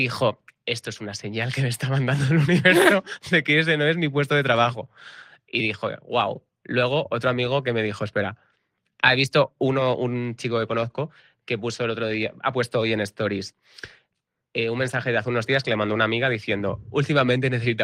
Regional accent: Badajoz, Extremadura, Spain; Soy de Badajoz.

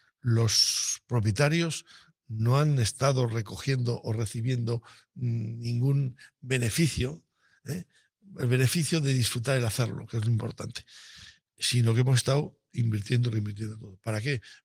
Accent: Cigales, Castile and León, Spain; soy de Cigales y me encanta Cigales y el clarete de Cigales está estupendo

